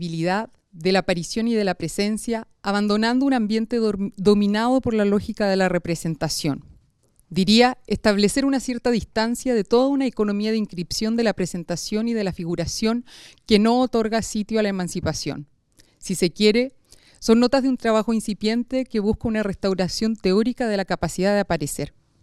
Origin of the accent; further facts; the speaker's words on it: Chile; las dos somos chilenas